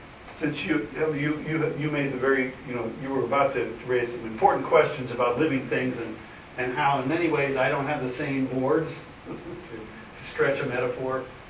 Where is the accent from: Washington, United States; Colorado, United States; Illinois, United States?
Illinois, United States; Rantoul; born there; all the way back to 7:57 Central Time at the Rantoul Air Force Base in Illinois when I was born on February 1st, 1950.